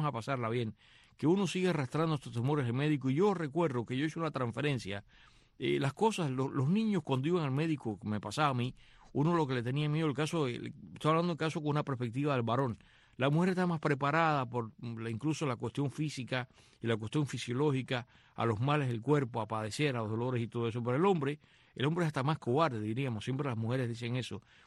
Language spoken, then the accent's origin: Spanish; Cuba; born there; de acuerdo con mi edad y el año en que yo nací, todavía en Cuba